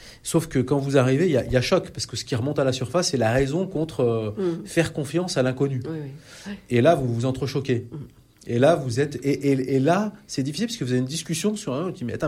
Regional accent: France; Nous, d'abord, on est français, donc on vit comme des Français du quotidien.

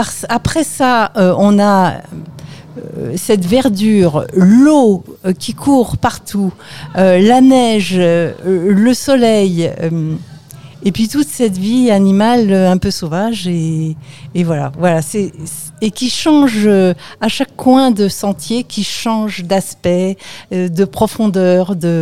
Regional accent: Paris, Île-de-France, France; je viens de Paris. Je suis d'une famille qui vient de la montagne. Mon père était plutôt des Pyrénées. Sa famille était des Pyrénées.

